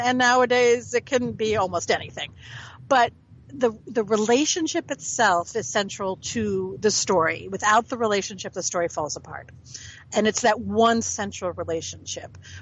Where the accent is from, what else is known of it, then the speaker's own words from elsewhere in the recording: United States; I grew up an hour outside of Manhattan, and my parents were big theater and opera lovers.